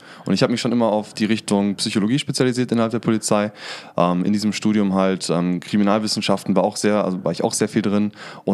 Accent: Bottrop, North Rhine-Westphalia, Germany; Schon immer im Ruhrgebiet habe ich gelebt. Also ich komme aus Bottrop und bin so ein Ruhrgebietskind auch.

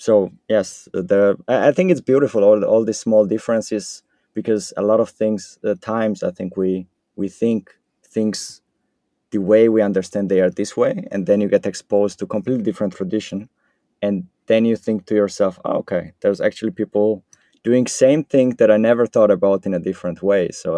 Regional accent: Georgia; first language Georgian; English is a second language; I'm from Georgia, and there we speak Georgian language. And in our language, we don't have article and we don't have genders.

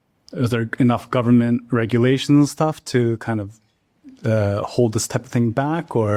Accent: Canada; And I'm from Canada

